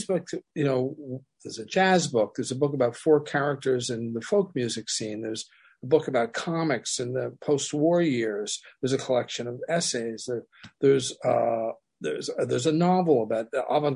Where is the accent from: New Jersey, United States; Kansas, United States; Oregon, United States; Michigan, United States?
New Jersey, United States; now in New York, United States; Yeah, I came from New Jersey.